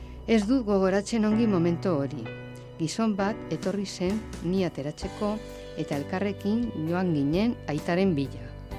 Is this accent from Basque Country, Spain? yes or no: no; Pamplona, Navarre, Spain; Txikitan, egun batean, aitarekin oinez joan nintzen Iruñera. Txantreatik Iruñera joateko, ibaia gurutzatu behar da.